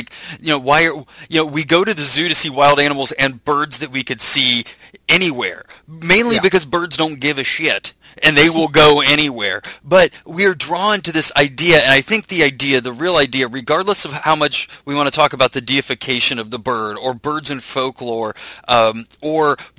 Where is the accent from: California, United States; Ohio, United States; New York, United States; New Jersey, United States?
Ohio, United States; Like, I'm from Ohio. We have robins all the time.